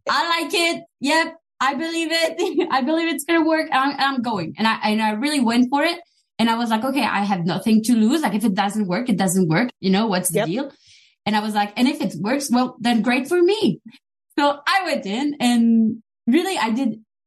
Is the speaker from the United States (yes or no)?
no; Switzerland; accent: French; English is a second language; I'm not exactly French. I'm from Switzerland, but I speak French. That's why I have a French accent.